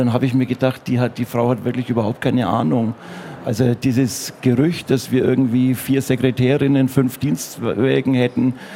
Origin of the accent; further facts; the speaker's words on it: Nuremberg, Bavaria, Germany; now in Fürth, Germany; Also ich habe es ja nur von Nürnberg nach Fürth geschafft. Ich bin auch aus Nürnberg.